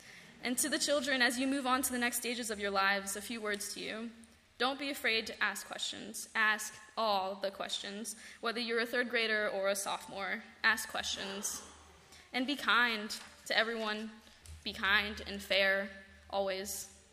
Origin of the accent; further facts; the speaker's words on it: United States; I grew up in Frederick County. All my friends are Catholic.